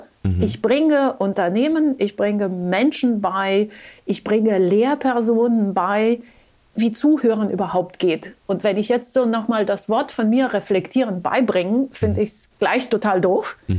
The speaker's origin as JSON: {"language": "German", "country": "Romania", "tie": "born or raised there", "said": "als Mensch mit lateinischen Wurzeln, ja, ich bin in Rumänien aufgewachsen, mein Vater war halb Franzose, ich bin in dieser lateinischen Welt zu Hause."}